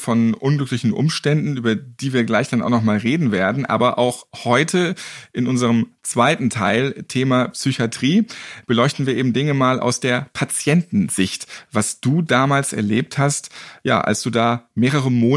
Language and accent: German; Hamburg, Germany; Ich bin ja auch Hamburger, da ist mir das Moin durchaus sehr vertraut.